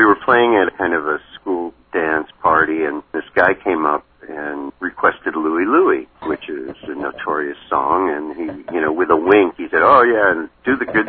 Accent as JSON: {"language": "English", "town": "Queens", "region": "New York", "country": "United States", "tie": "born or raised there", "said": "I grew up in Queens, New York."}